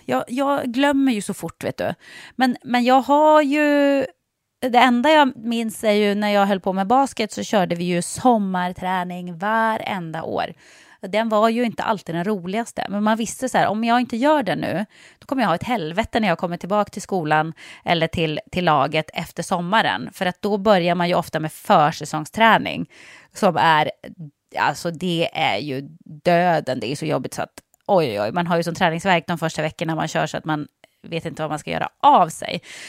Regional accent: Jokkmokk, Norrbotten County, Sweden; jag är ju uppväxt i naturen. Jag är uppväxt i Jokkmokk. Jag har ju levt som ett skogsbarn, kan man säga.

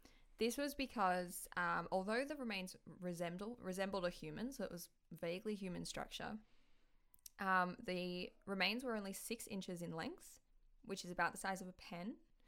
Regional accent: Australia; Adda, which I'm Australian, so I say Adda, but it's Atta, A-T-A.

